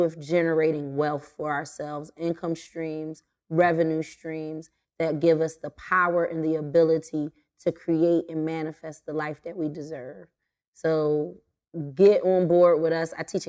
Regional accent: Philadelphia, Pennsylvania, United States; I am from Philly.

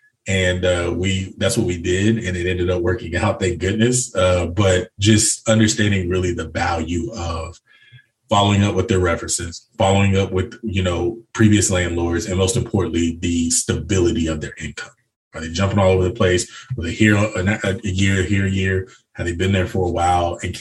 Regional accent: Enid, Oklahoma, United States; No, this was in my hometown, which was Enid. It was a smaller town outside of here.

